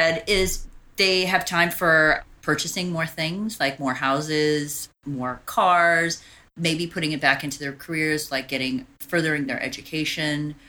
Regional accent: Pittsburg, California, United States; also born or lived in Walnut Creek; So I grew up initially in Pittsburgh, California, which is a large minority population, a lot of African-Americans, a lot of Filipinos, a lot of Mexicans. And then we moved to more affluent white city, Walnut Creek, California

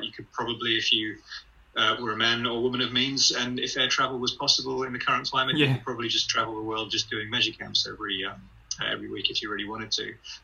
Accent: United Kingdom; now in Australia; which I'd make from Australia, I'm from the UK originally, it's not a speech impediment, that's where my accent comes from.

